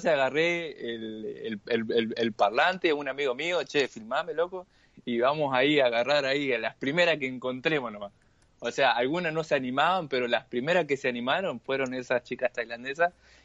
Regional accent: Monte Vera, Santa Fe, Argentina; Yo me crié en Montevera, prácticamente nací, podría decir Montevera, más allá que nací en Santa Fe

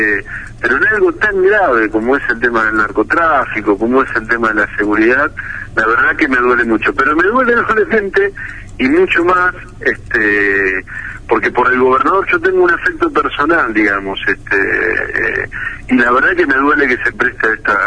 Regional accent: Santa Fe, Argentina; creo que como santafesinos estamos perdiendo una oportunidad maravillosa de ir por las reformas de fondo que la provincia necesita

